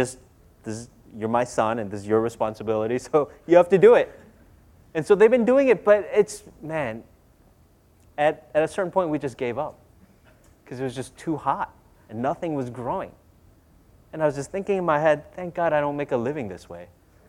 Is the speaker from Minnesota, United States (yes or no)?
yes; Minnesota, United States; I'm a big Minnesota Vikings fan. I grew up in Minnesota